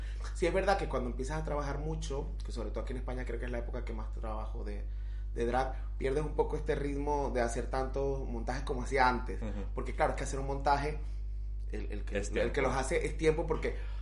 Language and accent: Spanish; Colombia; moved away as an adult; cuando yo me vine de Colombia, obviamente, como tengo que decir que venía por 15 días